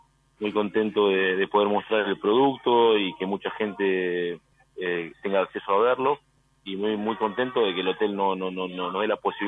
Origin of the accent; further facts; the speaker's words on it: Córdoba, Argentina; soy cordobés y estando mucho tiempo en Santa Fe, así que donde vivo y donde estamos trabajando.